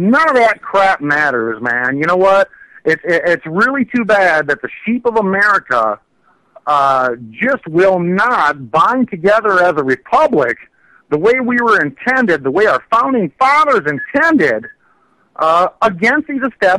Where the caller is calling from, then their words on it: Wisconsin, United States; I'm calling from Wisconsin.